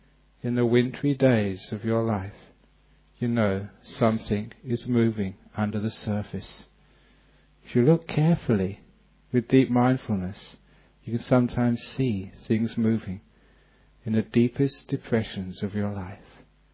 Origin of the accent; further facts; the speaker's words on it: England, United Kingdom; I was brought up in England